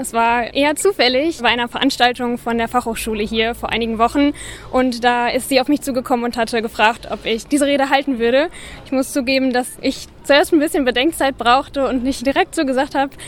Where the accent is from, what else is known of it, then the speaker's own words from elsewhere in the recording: North Rhine-Westphalia, Germany; weil es die Nähe zu meiner Heimat ist, also ich komme gebürtig aus dem Sauerland